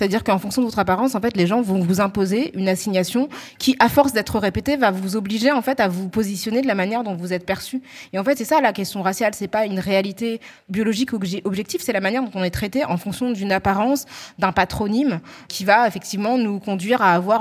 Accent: France; je pense que je peux renoncer à mon identité française.

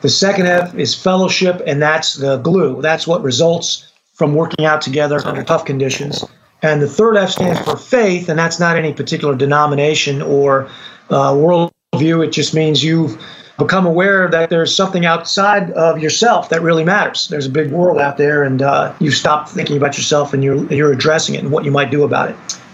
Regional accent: Connecticut, United States; moved away as an adult; I grew up in Connecticut, but the Army sent me south after I graduated college. And I've never really been back.

